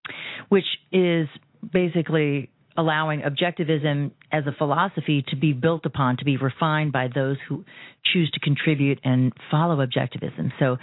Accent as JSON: {"language": "English", "country": "United States", "said": "as I celebrate my personal freedom being an American."}